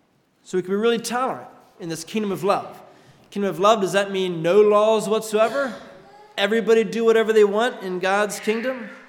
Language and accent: English; Harrisburg, Pennsylvania, United States; I grew up in Harrisburg, Pennsylvania, and we could walk to the Broad Street Market, about 3 blocks from our house